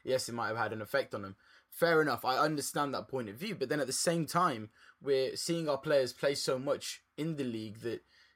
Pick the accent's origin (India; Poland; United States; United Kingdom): United Kingdom; England; We as English fans, right? I don't think we have the same sort of passion as teams like Iceland.